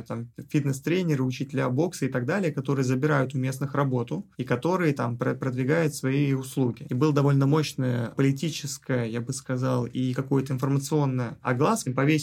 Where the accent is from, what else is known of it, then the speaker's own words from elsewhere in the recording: Russia; люди узнавали, что я из России